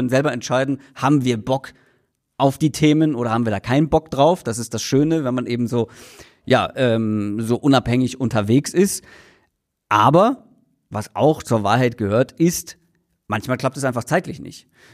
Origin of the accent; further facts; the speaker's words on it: Hamburg, Germany; Als Hamburger sage ich, ich würde gerne weiterhin ein Hamburg-Derby in der Bundesliga sehen.